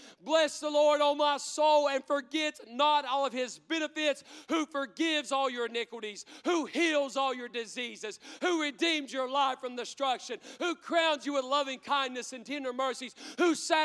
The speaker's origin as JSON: {"language": "English", "town": "Logan County", "region": "West Virginia", "country": "United States", "said": "and I'm from Logan County, if you can't tell by my accent."}